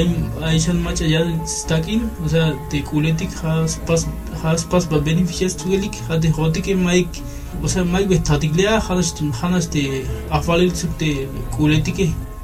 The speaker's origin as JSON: {"language": "Spanish", "town": "Oxchuc", "region": "Chiapas", "country": "Mexico", "tie": "born or raised there", "said": "soy originario de Ochuc, Chiapas."}